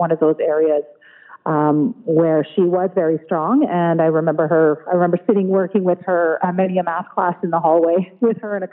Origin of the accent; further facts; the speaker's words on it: Burnaby, British Columbia, Canada; that's near and dear to my heart growing up in Burnaby and remembering when he ran.